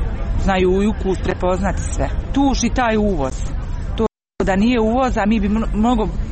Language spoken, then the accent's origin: Serbian; Modrički Lug, Republika Srpska, Bosnia & Herzegovina; ja sam iz Modričkog luga, znači okolina Doboja, dol Broda, Gledačca, Ošamca, znači osako.